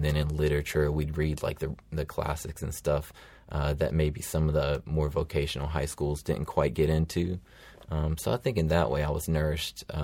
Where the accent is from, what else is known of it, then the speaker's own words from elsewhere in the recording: Georgia, United States; And truth be told, I grew up in Harris County, although I went to school in Columbus. So I was actually like lived in a suburb of a suburb.